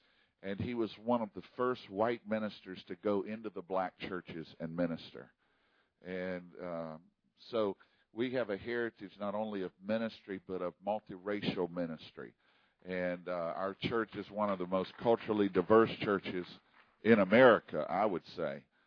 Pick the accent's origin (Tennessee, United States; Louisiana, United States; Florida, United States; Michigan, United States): Louisiana, United States; But I am nonetheless a Louisiana Cajun boy.